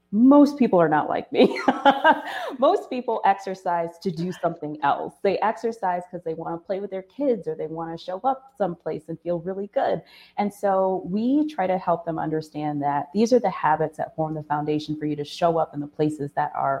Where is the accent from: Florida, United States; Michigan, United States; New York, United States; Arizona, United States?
Michigan, United States; So, you know, I'm from Michigan. We're a big car place.